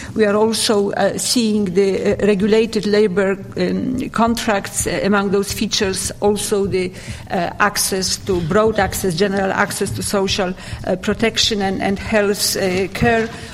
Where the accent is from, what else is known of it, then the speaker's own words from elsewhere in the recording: Poland; English is a second language; I come from Poland.